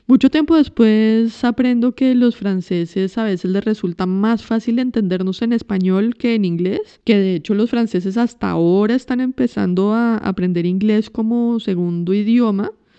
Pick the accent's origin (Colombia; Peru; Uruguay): Colombia; si tú eres colombiana y yo soy francés